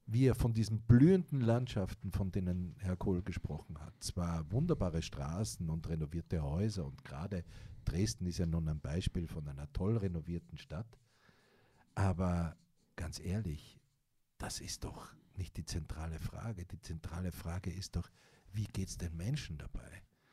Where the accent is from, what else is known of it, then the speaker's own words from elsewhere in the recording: Austria; Und das ich als Österreicher ja nochmal anders betrachte, ja, weil ich ja auch viele Freunde und Bekannte hier in Ostdeutschland habe